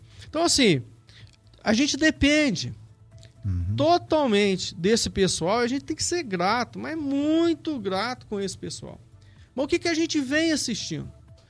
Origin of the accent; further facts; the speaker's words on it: Carmo do Rio Claro, Minas Gerais, Brazil; Eu cresci, eu nasci daqui em Carmo do Rio Claro, mas eu saí para estudar, né?